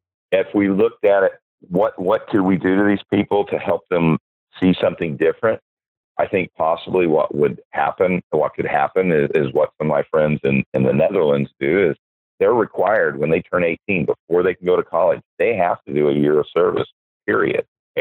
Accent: Texas, United States; My friends that I grew up here in Texas who are Democrats who because of the name can't let go of it

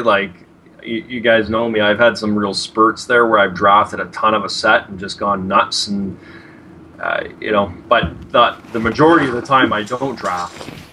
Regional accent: Canada; I'm a man that's got a lot of maple syrup. I am Canadian, after all.

